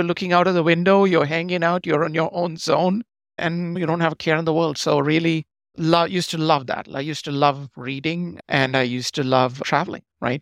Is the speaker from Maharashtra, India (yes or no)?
no; Chennai, Tamil Nadu, India; that's because we grew up in that neighborhood. We grew up in Gopalapuram, where those two schools are.